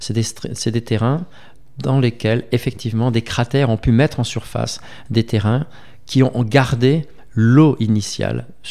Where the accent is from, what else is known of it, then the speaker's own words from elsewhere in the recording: France; exobiologie chez nous en France